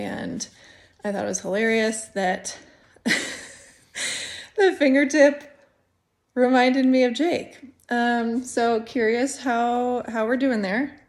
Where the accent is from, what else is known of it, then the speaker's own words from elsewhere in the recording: Iowa, United States; now in Salt Lake City, United States; I'm from Salt Lake City, Utah. Been to your show here. Think you guys are awesome. I'm originally from Iowa